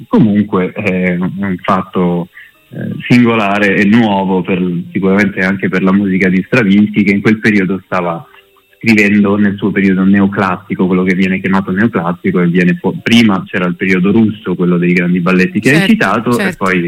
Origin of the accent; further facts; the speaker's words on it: Lombardy, Italy; in patria, tra virgolette, che è dove sono cresciuto, nel Varesotto